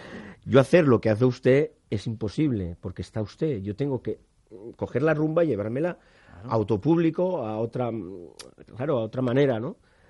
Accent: Barcelona, Catalonia, Spain; yo soy del barrio de Gracia

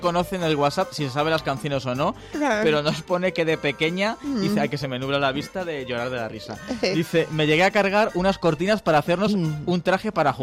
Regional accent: Madrid, Community of Madrid, Spain; de Madrid.

